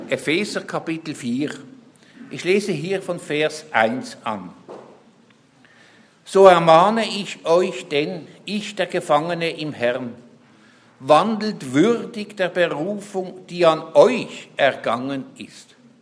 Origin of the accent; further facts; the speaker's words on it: Switzerland; da darf ich jetzt als Schweizer Reklame machen für die Schweizer Berge.